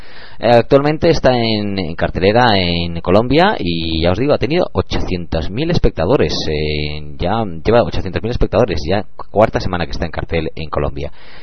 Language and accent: Spanish; Spain; accent: Spanish; yo la verdad que es que tengo mi acento español, ¿no?